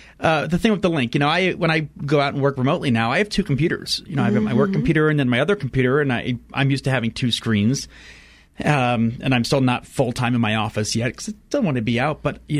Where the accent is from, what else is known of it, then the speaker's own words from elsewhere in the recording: Fort Wayne, Indiana, United States; My hometown Fort Wayne has this massive library, and this one's incredible.